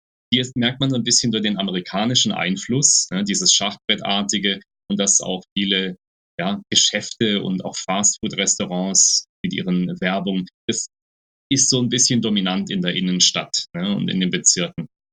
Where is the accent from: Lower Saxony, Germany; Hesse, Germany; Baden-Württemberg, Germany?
Baden-Württemberg, Germany; born there; ich als gebürtiger Schwarzwälder, ich mag die Berge auch ein bisschen